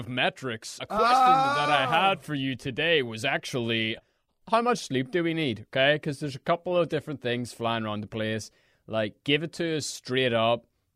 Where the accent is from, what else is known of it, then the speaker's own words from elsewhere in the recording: Ireland; I'm a writer. I'm a podcaster from Ireland.